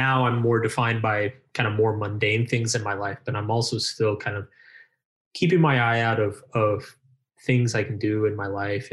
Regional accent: United States; Because I'm American.

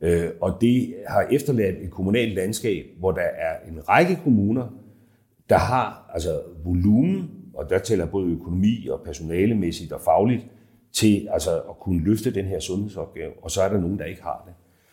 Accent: Græsted, Capital Region of Denmark, Denmark; forestille sig, at staten ultimativt havde ansvaret for at drive en akutplejehjemsplads op i Græsted, hvor jeg kommer fra.

